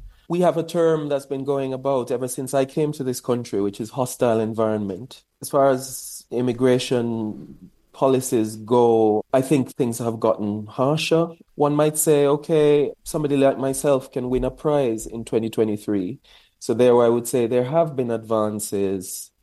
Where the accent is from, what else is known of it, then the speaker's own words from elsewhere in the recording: Jamaica; now in United Kingdom; I've come a long way on my journey living in Europe as a Jamaican who's come to this space.